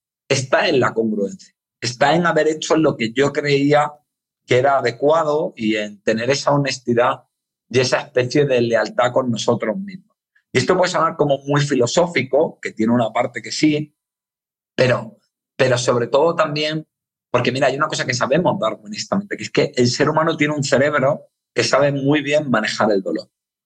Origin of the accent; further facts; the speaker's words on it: Granada, Andalusia, Spain; Bueno, eso lo digo yo que soy de Granada